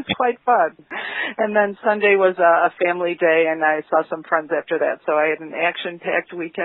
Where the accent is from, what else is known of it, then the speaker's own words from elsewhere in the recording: Wheeling, Illinois, United States; from Wheeling, Illinois, broadcasting from Wheeling, Illinois.